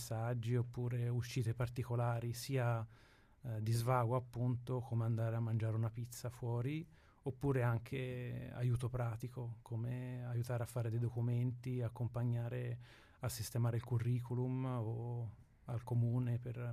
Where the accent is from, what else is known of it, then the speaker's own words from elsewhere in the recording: Tuscany, Italy; now in Padua, Italy; Mio conterraneo, vengo dalla Toscana e abito qua a Padova da 2 anni e mezzo per lavoro